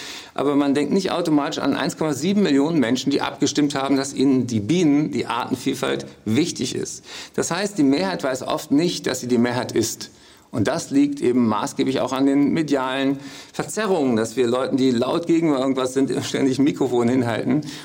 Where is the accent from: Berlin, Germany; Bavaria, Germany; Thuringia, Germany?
Berlin, Germany; in Berlin, meiner Heimatstadt